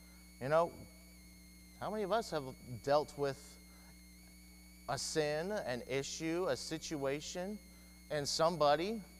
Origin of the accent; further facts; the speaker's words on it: Rosenberg, Texas, United States; Growing up in Rosenberg, at the congregation there, I had a lot of family that lived there.